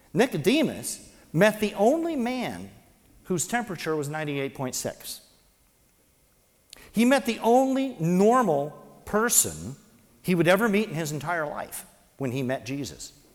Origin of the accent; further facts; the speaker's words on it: Lookout Mountain, Tennessee, United States; we lived on Lookout Mountain, which is where I grew up in Tennessee.